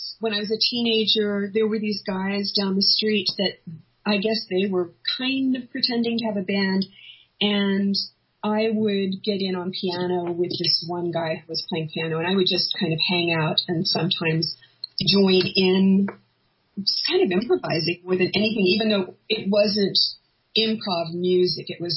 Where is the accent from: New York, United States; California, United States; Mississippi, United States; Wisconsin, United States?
California, United States; Malibu; I grew up in Malibu, and there was some sort of promotional thing for the Beach Boys when I was really young, maybe 8